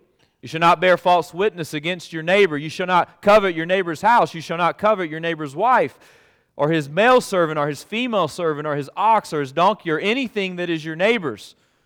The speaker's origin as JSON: {"language": "English", "region": "Alabama", "country": "United States", "tie": "born or raised there", "said": "a circuit judge from my home state of Alabama became a household name."}